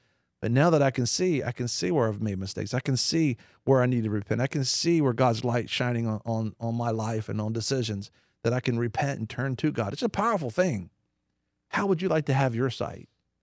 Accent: United States; I'm an American, so I was like, read the whole Bible, right?

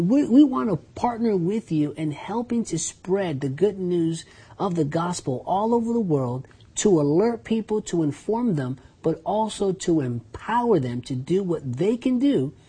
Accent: United States; As an American Christian, as an American, we have to view this in terms of in the context of our Constitution.

